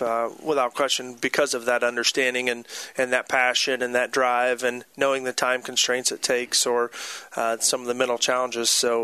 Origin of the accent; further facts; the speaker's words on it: Midwest, United States; Well, being a Midwesterner, we were right at home doing it, and we were certainly proud to do it.